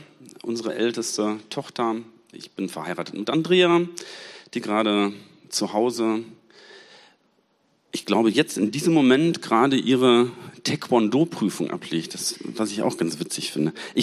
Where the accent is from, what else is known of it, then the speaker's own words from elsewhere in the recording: Münster, North Rhine-Westphalia, Germany; ich komme aus Münster